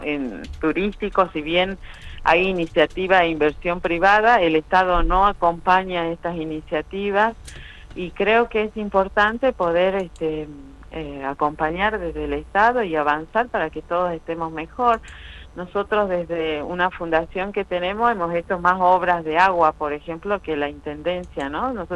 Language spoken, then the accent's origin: Spanish; Cachi, Salta, Argentina; veo que mi pueblo está muy atrasado, muy lento en su crecimiento